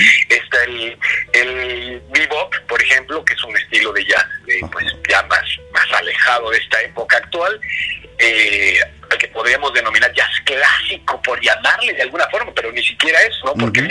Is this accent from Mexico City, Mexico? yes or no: yes; Mexico City, Mexico; Y pues me regresé a Ciudad de México, ¿no? Que es de donde soy oriundo.